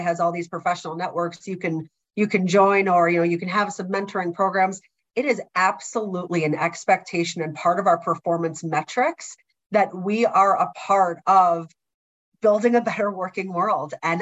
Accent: New Jersey, United States; now in Michigan, United States; So I grew up in New Jersey, came to Michigan.

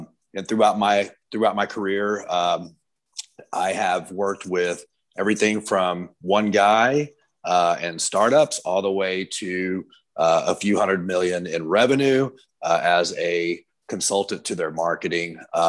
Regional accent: Texas, United States; I'm a Texan and I have a very strong opinions

